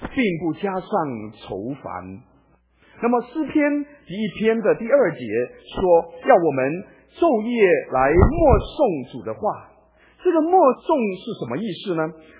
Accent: China; 这就是为什么我们中国人有一个传统就把这个福字倒了啊

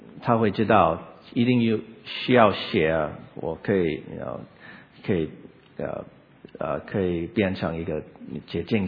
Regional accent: United States; 我是在美国长大，在美国出生长大，在这个 suburb 跟一个 ABC

